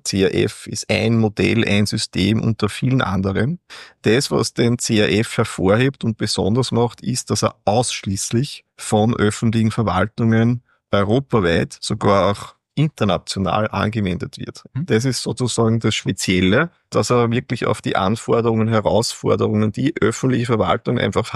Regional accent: Austria; wir als Österreicher kennen ja, CAF ist ein oft anderer Begriff

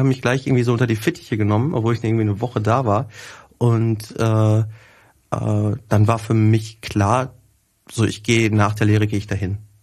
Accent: Wetter, North Rhine-Westphalia, Germany; bei uns zu Hause quasi in Wetter, wo ich herkomme

